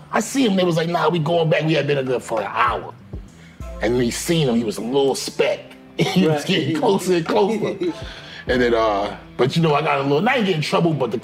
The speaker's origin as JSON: {"language": "English", "town": "Brooklyn", "region": "New York", "country": "United States", "said": "Brownsville, Brooklyn. Brooklyn. I'm from Brownsville, which is in Brooklyn."}